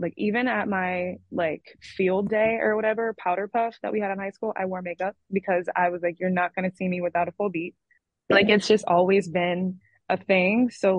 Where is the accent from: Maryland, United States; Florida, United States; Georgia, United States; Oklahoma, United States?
Georgia, United States; Atlanta; I mean, I'm from Atlanta, born and raised. I mean, the way that I dress, like the way that I talk, act, all of that, like I said, that's very authentic to me.